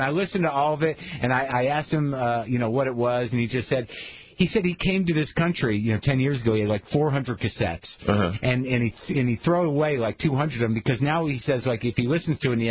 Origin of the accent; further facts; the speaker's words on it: Russia; I come from Russia and I naturally have this, you know, attraction to beets and plain food.